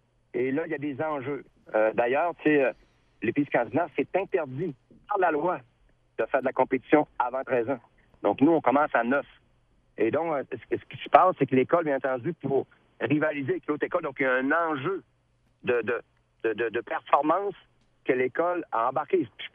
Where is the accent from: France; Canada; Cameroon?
Canada; Quebec; Chez nous, au Saguenay, ça a commencé le 4 novembre, ça s'est terminé le 4 avril. 6 mois de neige.